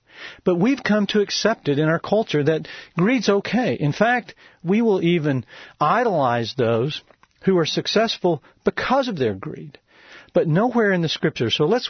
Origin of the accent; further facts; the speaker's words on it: Texas, United States; I'm from Texas. I actually am predominantly a Cherokee Indian. I'm an American Indian. I was my grandmother was raised on a reservation. But I was raised in Texas, so I kind of thought of myself as a cowboy.